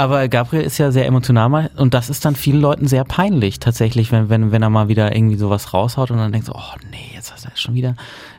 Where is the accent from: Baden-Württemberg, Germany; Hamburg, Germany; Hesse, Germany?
Baden-Württemberg, Germany; Freiburg; accent: Badisch; also bei uns in Freiburg zumindest, hat man immer mit dem Lineal auf die Finger und jetzt nochmal in Hochdeutsch, mein Lieber